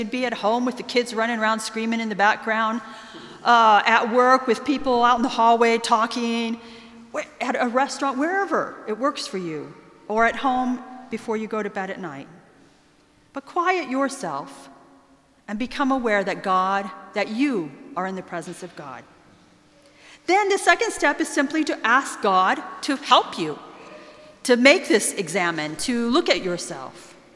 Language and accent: English; United States; As an American, I'm so distraught and upset about the gun violence in my country